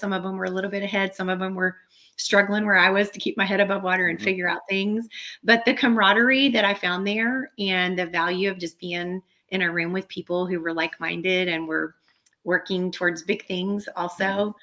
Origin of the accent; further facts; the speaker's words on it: Abilene, Texas, United States; now in Houston, United States; We moved here directly from East Texas, but we were only there about a year. I grew up in West Texas in the Abilene area.